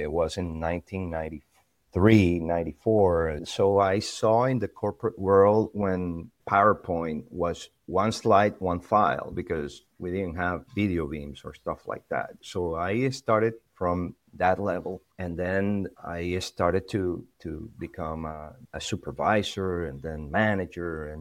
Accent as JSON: {"language": "English", "town": "Maracay", "region": "Aragua", "country": "Venezuela", "tie": "born or raised there", "also_born_or_lived": "Margarita Island", "said": "I am from Venezuela, as you mentioned, but I grew up in a little island called Margarita Island. And actually, I grew up in another town that is called Maracay, which is 150 kilometers from the capital, Caracas, and grew up in a family with religious principles"}